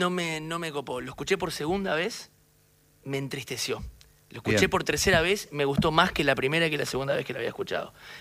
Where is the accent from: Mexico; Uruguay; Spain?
Uruguay; Yo soy uruguayo, sí, me gusta sentirme uruguayo.